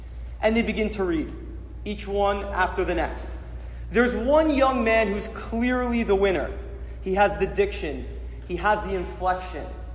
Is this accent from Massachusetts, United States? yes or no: yes; Boston, Massachusetts, United States; I'm from Boston, and I'm in my second year in Smicha NYU.